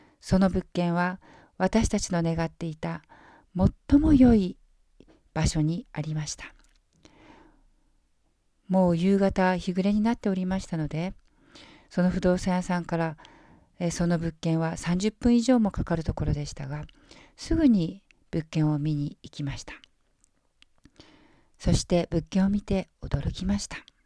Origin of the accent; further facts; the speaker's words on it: Kumamoto, Japan; now in Sasebo, Japan; 私たち家族はそれまで生まれ育った熊本から長崎の佐世保というところへ引っ越すことになりました。